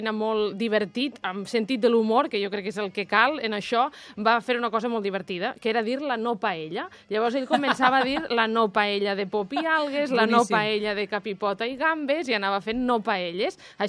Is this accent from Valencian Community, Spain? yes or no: yes; Borriana, Valencian Community, Spain; Jo, si em dius que anem a fer una paella a Borriana al meu poble, jo ja sé què farem